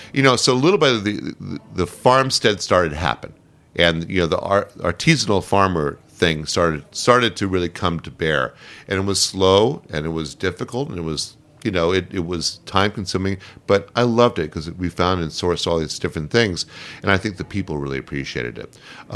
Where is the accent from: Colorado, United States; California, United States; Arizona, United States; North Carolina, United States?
California, United States; I never saw a soft-shell crab in my life. I'm from California.